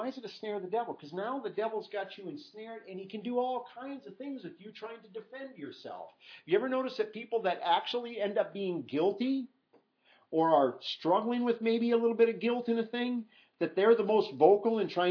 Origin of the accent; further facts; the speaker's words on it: Iowa, United States; I grew up in Iowa. Nobody burns stuff off like that.